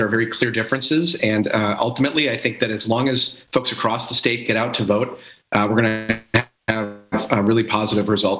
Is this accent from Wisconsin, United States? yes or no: yes; Oshkosh, Wisconsin, United States; also born or lived in Fond du Lac, United States; In terms of me, I grew up in Oshkosh and Fond du Lac.